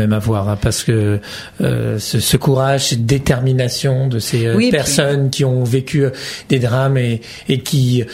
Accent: France; ça se passe chez nous en France, à Paris.

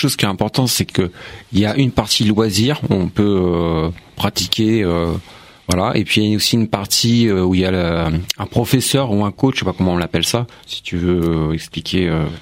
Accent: Montmorency, Île-de-France, France; born there; Moi, je suis né à Épinay et à Montmorency.

